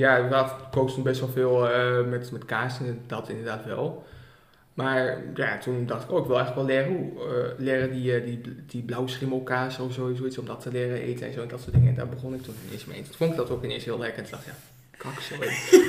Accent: Almelo, Overijssel, Netherlands; maar toen zaten we dus bij een café-achtig iets in Almelo, waar ik vandaan kom.

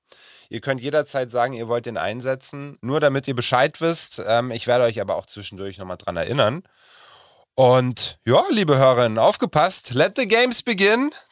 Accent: Bonn, North Rhine-Westphalia, Germany; ich komme ja ursprünglich auch aus Bonn.

